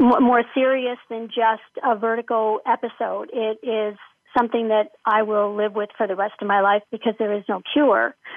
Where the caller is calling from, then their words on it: Toronto, Ontario, Canada; I'm calling in from Toronto, Canada.